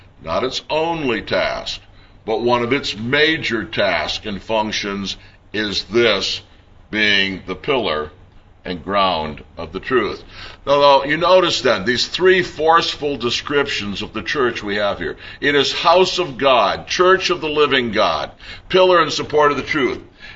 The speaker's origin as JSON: {"language": "English", "country": "United States", "said": "Now, it's easy for me as an American to understand what's being said here."}